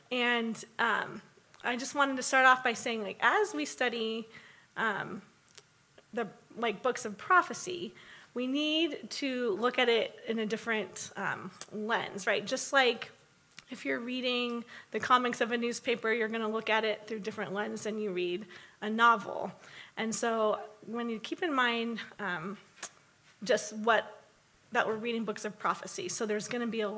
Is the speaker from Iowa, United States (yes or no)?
no; Los Angeles, California, United States; now in Illinois, United States; So most of you know I'm from Los Angeles, from California, and there's not a lot of green around.